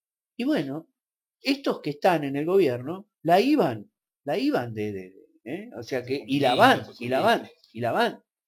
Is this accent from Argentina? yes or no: yes; Argentina; yo como argentino, me cuento entre los que van a hablar